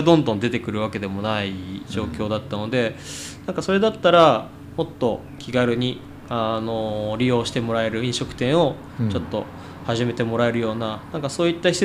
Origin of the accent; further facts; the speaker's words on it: Ichikai, Tochigi, Japan; まあ、僕の実家市貝町ですけどあっちの方もそうなんですけど